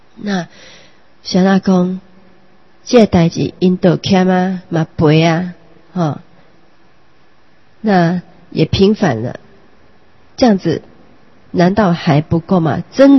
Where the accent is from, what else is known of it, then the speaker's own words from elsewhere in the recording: Taiwan; 就是我们台湾人最怕的最担心的一点，就是恐怖的独裁政权。